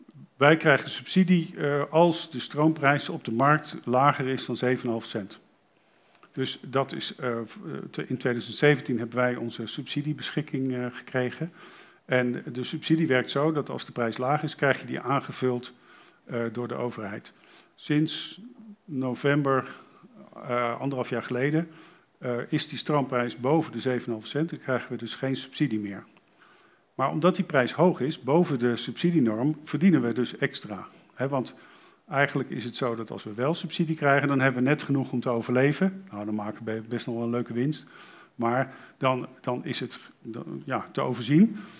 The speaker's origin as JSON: {"language": "Dutch", "town": "Geldermalsen", "region": "Gelderland", "country": "Netherlands", "said": "ik kom helemaal uit Geldermalsen en in Overbetuwe hebben ze daar, is dat gewoon ver weg."}